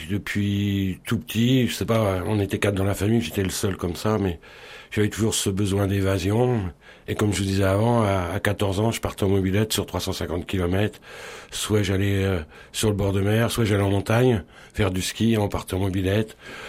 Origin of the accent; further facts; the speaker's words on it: Reims, Grand Est, France; born there; Non, moi je suis né à Reims et pour moi la mer, j'ai découverte que très tard.